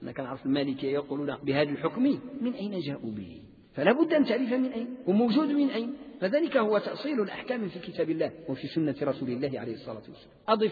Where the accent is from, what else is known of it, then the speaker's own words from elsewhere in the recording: Morocco; في إطار المذهب المالكي عندنا بالمغرب والأندلس عبر التاريخ